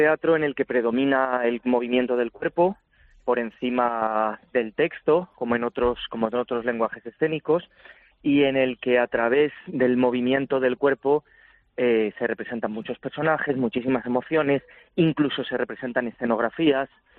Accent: Madrid, Community of Madrid, Spain; Yo sí que soy de Madrid

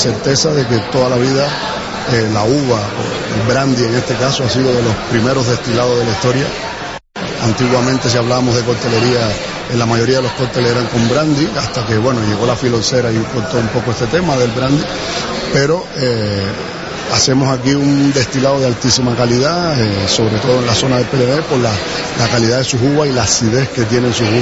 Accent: Cuba; now in Spain; Yo, como ven en mi acento, no soy del Penedés ni catalán, soy cubano, ¿okay?

